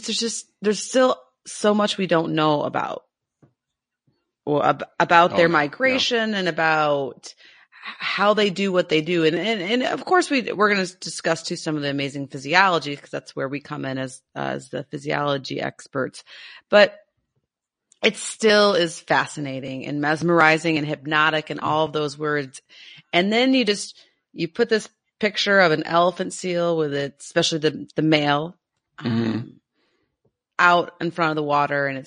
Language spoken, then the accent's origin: English; United States; I'm a Cancer, and I grew up on Lake Michigan, which for a lot of people that aren't familiar think that, oh, it's a lake, but it's really a great lake.